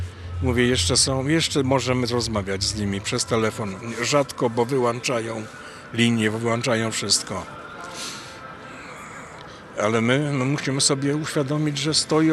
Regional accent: Gdańsk, Pomeranian Voivodeship, Poland; Jestem w ogóle z Gdańska, ja tu stałem w 70 roku na tej bramie i strzelali do mnie.

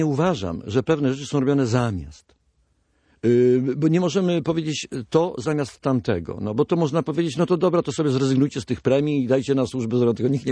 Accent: Gdańsk, Pomeranian Voivodeship, Poland; bo my jesteśmy z Gdańska i my musimy ludziom w oczy spojrzeć

